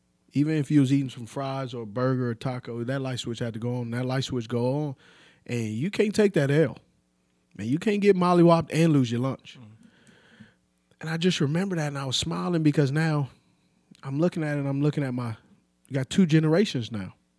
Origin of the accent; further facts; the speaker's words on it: Los Angeles, California, United States; now in Charlotte, United States; Charlotte's the place where I call home. But the place that I call my hometown, where I'm from, man, is L.A. And L.A. taught me a lot.